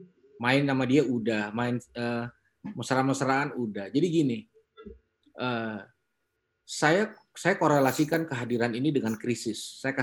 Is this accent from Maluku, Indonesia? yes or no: yes; Ambon, Maluku, Indonesia; Ya sebagai orang Ambon ya, harusnya awalnya saya bisa punya gambaran apa yang terjadi